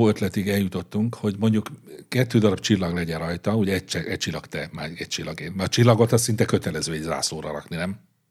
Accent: Hungary; meg kell jelennie valahogy annak, hogy magyarok vagyunk. Ehhez ragaszkodom.

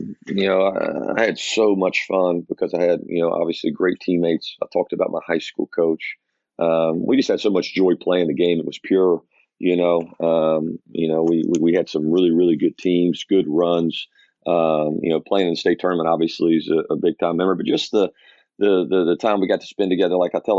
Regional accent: Charleston, West Virginia, United States; now in Massachusetts, United States; I grew up right outside Charleston, West Virginia, which is the capital of the state.

